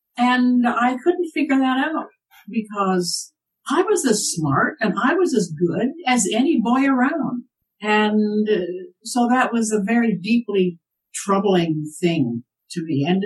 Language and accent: English; Provo, Utah, United States; also born or lived in Salt Lake City; now in Walnut Creek, United States; I was born in Salt Lake City, fourth generation Mormon on both sides. Many, many ancestors who came to Utah before the railroad. And I grew up there in Provo primarily, went to BYU